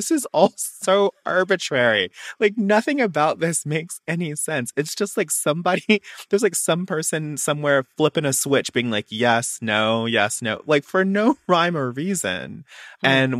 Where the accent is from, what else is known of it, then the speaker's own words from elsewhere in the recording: Alabama, United States; I'm Black. I'm queer. I'm from Alabama. I grew up on a farm.